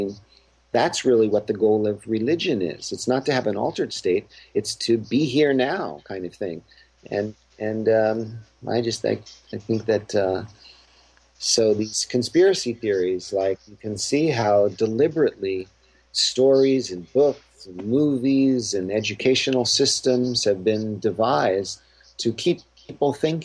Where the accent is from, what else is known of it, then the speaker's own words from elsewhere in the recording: Boston, Massachusetts, United States; I was born in Boston. I was kind of raised in the shadow of these Revolutionary War monuments